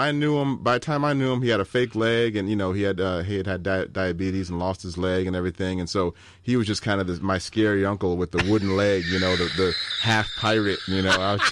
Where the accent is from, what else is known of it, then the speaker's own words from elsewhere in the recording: Gary, Indiana, United States; also born or lived in Portage; I'm from outside of Chicago. I was born in Gary, Indiana, and I was raised in Gary and Portage and just that whole up in the region, they call it.